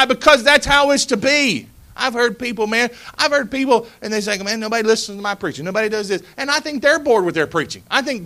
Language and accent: English; North Carolina, United States; I'm from North Carolina and we don't have a lot of good football.